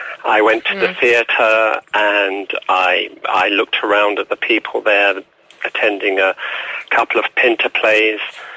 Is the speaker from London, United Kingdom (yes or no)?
yes; London, United Kingdom; London, I grew up in London.